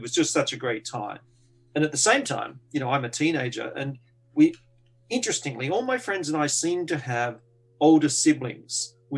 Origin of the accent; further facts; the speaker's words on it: Sydney, New South Wales, Australia; all that stuff I was telling you about growing up in Sydney in the 70s and 80s.